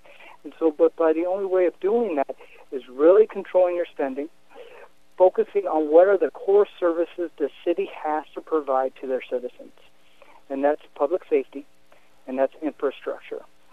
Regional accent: Fairfield, Iowa, United States; now in Burlington, United States; I grew up in Fairfield, so not too far from here, and I just enjoy the quality of life that we have in Southeast Iowa.

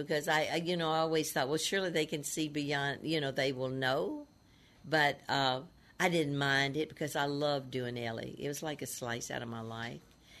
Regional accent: the South, United States; accent: Southern; she was going to help me with my Southern act, get rid of my Southern accent.

